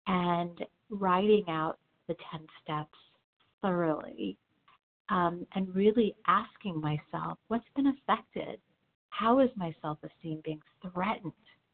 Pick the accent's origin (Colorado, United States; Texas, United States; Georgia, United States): Colorado, United States; Denver; now in Florida, United States; I'm from Denver and also calling from Florida this morning.